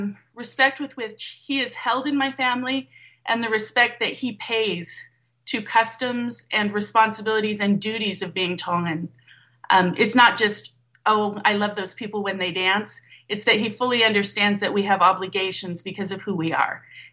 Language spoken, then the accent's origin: English; Utah, United States; So I grew up in Utah for the most part and went to Provo High and identified mostly as the white girl in the family.